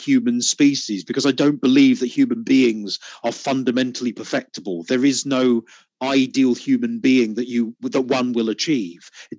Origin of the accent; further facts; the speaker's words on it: United Kingdom; you're obviously an American, I'm British.